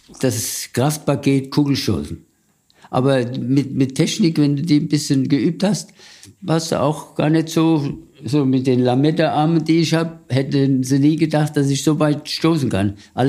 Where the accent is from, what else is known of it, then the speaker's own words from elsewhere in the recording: Röllfeld, Bavaria, Germany; also born or lived in Klingenberg; In Röllfeld bin ich aufgewachsen, genau.